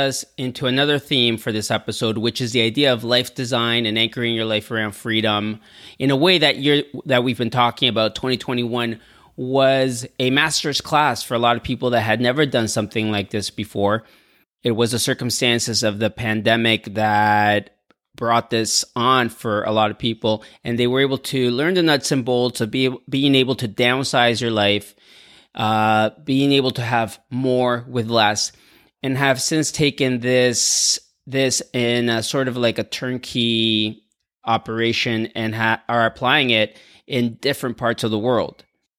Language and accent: English; Toronto, Ontario, Canada; now in Playa del Carmen, Mexico; I still live in Playa del Carmen. We're recording this interview in Toronto. I've come back to my hometown of Toronto to visit family and friends.